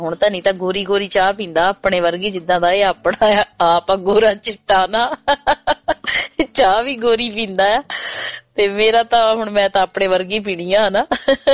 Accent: Sohian, Punjab, India; now in Australia; ਅਸੀਂ ਕਿਵੇਂ ਸੋਹੀਆਂ ਪਿੰਡ ਚੋਂ ਉੱਠ ਕੇ ਆਸਟ੍ਰੇਲੀਆ ਦਾ ਖੂਬਸੂਰਤ ਸਫ਼ਰ

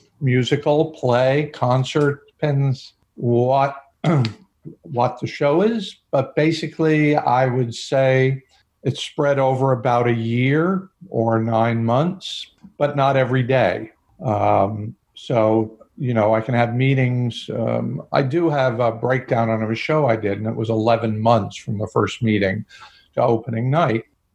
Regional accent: New York, United States; And then I was raised just outside of New York City in the suburbs.

